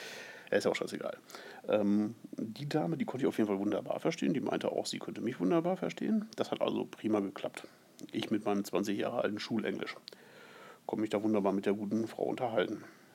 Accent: Germany; weil ich komme aus Deutschland und mein Englisch ist nun wirklich absolut grottig

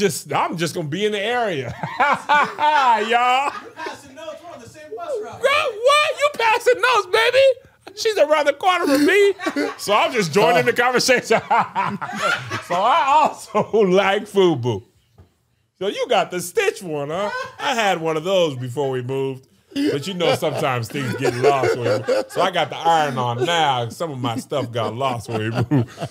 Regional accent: Virginia, United States; I was like, yeah, man, I'm not from here. You know, I'm from Virginia.

